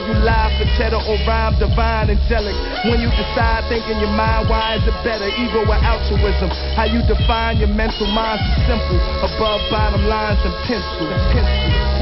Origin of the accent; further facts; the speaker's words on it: Brooklyn, New York, United States; now in Cape Town, South Africa; I'm from Brooklyn, New York. I live in Cape Town, South Africa.